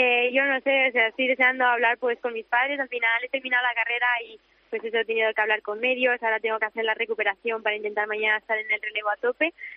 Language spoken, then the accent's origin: Spanish; La Solana, Castilla-La Mancha, Spain; Pues sí, no sé, la verdad es que no tengo ni idea, pero a mí me gusta mucho mi pueblo, la torre de mi pueblo me encanta.